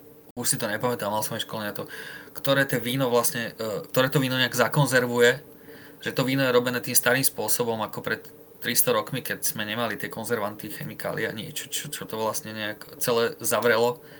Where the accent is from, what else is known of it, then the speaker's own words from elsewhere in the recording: Kremnica, Banská Bystrica Region, Slovakia; lebo u nás v Kremnici bolo celkom teplo